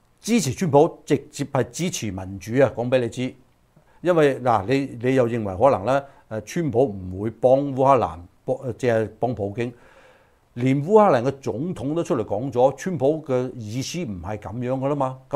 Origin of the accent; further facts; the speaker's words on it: United States; 因為我係美國人，我有責任咧係講出真相